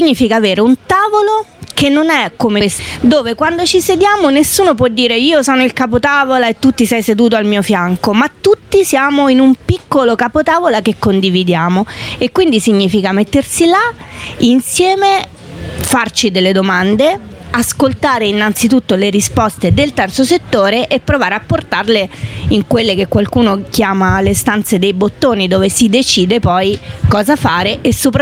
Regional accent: Rome, Lazio, Italy; Comunque sì, perché sono di Roma e faccio politica a Roma per il Lazio.

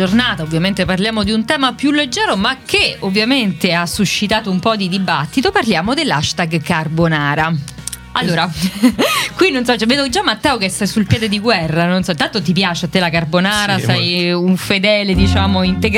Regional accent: Amatrice, Lazio, Italy; dato che sono originaria di Amatrice, non potevo non scegliere un prodotto, diciamo, di quelle terre

